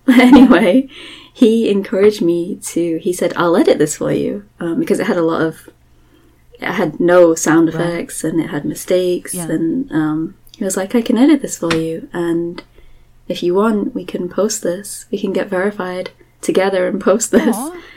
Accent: United Kingdom; I'm British, and they loved my accent

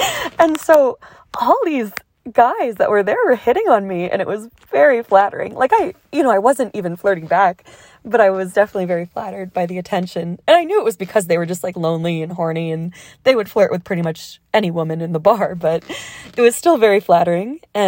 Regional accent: United States; you know, I'm American and I speak English.

